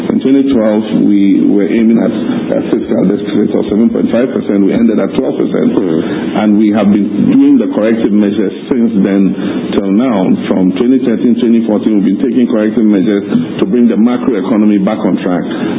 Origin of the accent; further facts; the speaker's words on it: Ghana; what we want as Ghanaian people, what we want our country to be in 40 years.